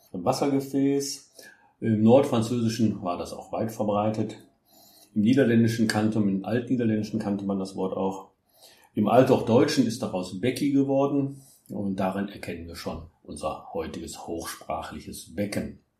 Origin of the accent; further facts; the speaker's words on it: North Rhine-Westphalia, Germany; ich kenne das aus meiner Heimat, dem Niederrhein noch